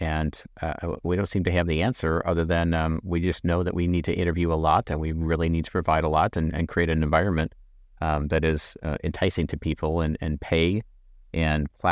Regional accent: Indianapolis, Indiana, United States; It was based out of Indianapolis here, my hometown.

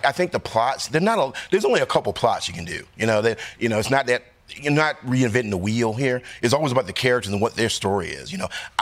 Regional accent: Virginia, United States; I grew up in Southeast Virginia, really poor.

